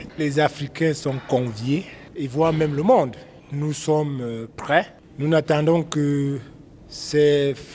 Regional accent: Cameroon; mais comme je suis camerounais, nous sommes favoris.

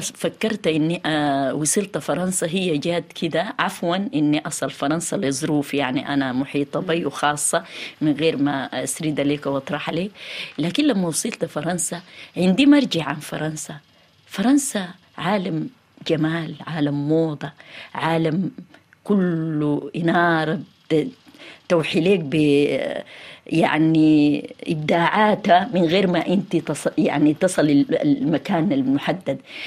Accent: Sudan; أنا يعني فخورة بإني أنا أكون سودانية

